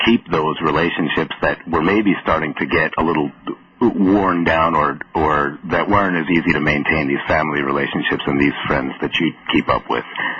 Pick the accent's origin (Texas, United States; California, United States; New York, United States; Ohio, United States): New York, United States; moved away as an adult; also born or lived in New Jersey; now in Arizona, United States; And the fact that I'm from New York and New Jersey, but that the program that I wanted to attend and that I got accepted to was in Arizona, then I made that move